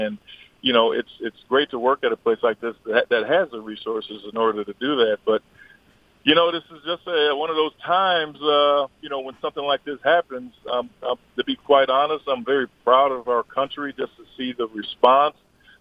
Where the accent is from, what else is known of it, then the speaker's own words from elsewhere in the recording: Buffalo, New York, United States; I grew up in Buffalo, and I moved around from the east side and the west side